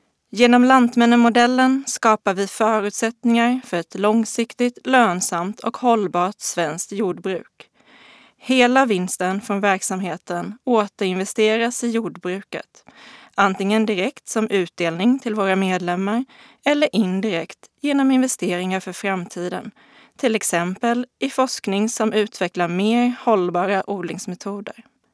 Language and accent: Swedish; Nybro, Kalmar County, Sweden; och jag är kommunikations- och marknadsdirektör på Lantmännen. Jag kommer från Nybro i Småland.